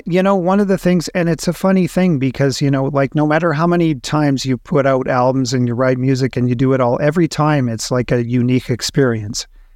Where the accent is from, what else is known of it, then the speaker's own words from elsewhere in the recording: Winnipeg, Manitoba, Canada; also born or lived in Montreal; now in Toronto, Canada; I grew up in Winnipeg, and I moved away and studied music in university and lived in Montreal for 4 years, and then I moved to Toronto, and I've been in Toronto kind of ever since.